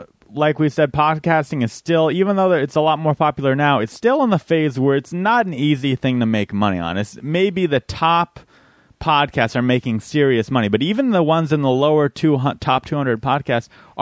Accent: San Diego, California, United States; San Diego.

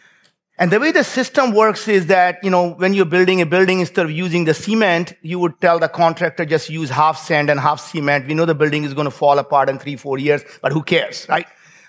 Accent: India; I was born in India. And it, as many of you probably know that, we grew up very, very poor in India.

